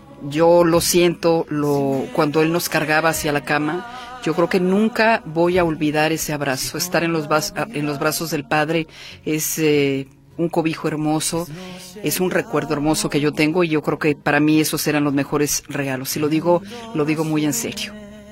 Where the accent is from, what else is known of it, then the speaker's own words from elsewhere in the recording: Michoacán, Mexico; Yo nací y crecí en Michoacán, así es de que allá no es tanto la Navidad, o no era en mi infancia la Navidad, sino los Reyes Magos.